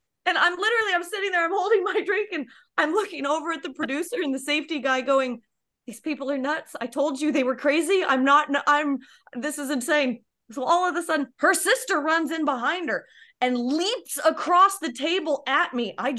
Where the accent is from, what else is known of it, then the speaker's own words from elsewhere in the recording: Arizona, United States; I'm from Arizona. When it's 70 degrees, you get your jacket and you're freezing, you know?